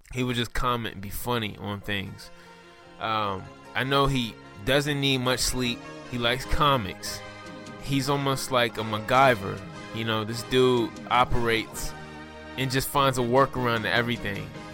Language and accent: English; Washington, District of Columbia, United States; because I'm from the East Coast. I've pretty much a native Washingtonian, and I never really been south, you know.